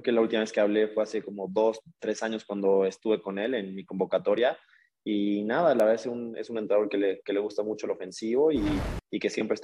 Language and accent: Spanish; Mexico; yo como mexicano me siento orgulloso de haber nacido en este país